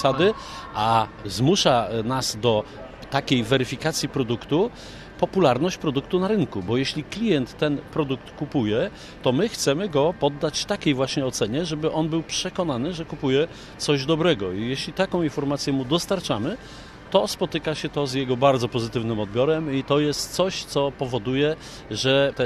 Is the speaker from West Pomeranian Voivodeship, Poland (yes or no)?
yes; West Pomeranian Voivodeship, Poland; żebyśmy pamiętali, że jesteśmy stąd, a więc powinniśmy spożywać te produkty, które ta ziemia rodzi. Ta ziemia to znaczy nasza zachodniopomorska ziemia.